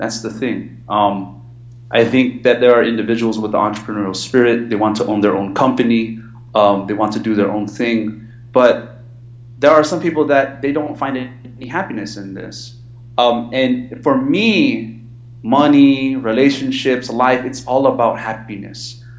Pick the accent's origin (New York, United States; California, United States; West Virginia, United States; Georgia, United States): California, United States; You know, I'm from Cali. That's what we do.